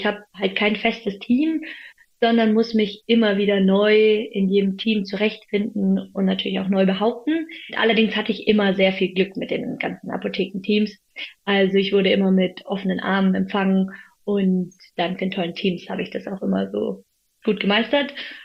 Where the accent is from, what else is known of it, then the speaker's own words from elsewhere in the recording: Munich, Bavaria, Germany; also born or lived in Freiburg; in meiner Heimat München arbeiten konnte oder kann